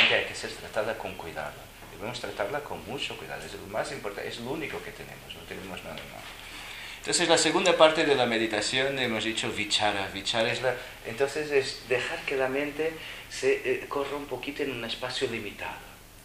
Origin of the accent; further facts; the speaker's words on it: Portugal; Spanish is a second language; mirad en Portugal, en mi país, que hemos tenido un dictador como vosotros durante tanto tiempo